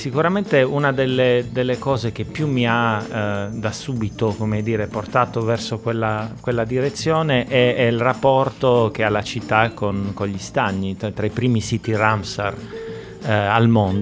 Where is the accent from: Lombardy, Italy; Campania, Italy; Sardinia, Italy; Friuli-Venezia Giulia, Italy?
Sardinia, Italy; Cagliari; sono nato a Cagliari, ho studiato a Cagliari, ho fatto il liceo a Cagliari, il famoso Pacinotti, ho fatto la facoltà di ingegneria a Cagliari, poi ho studiato fuori.